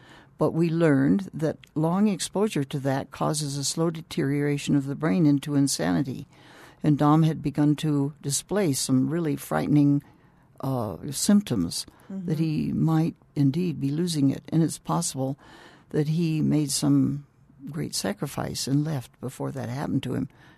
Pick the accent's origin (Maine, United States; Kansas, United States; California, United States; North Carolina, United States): California, United States; La Jolla; born there; No, I was born in La Jolla, California.